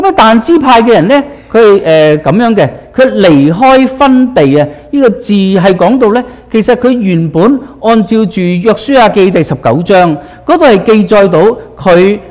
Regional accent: China; 跟住我哋就即刻諗到我哋中國人有一句嘅説話

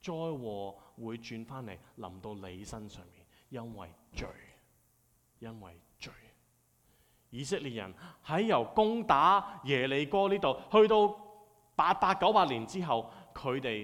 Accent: Hong Kong; 喺我哋香港人認知嘅文化方面，係咪啊？

